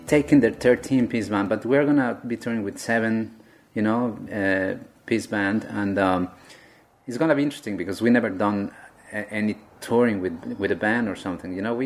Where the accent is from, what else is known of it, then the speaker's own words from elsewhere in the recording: Mexico City, Mexico; When I was growing up in Mexico City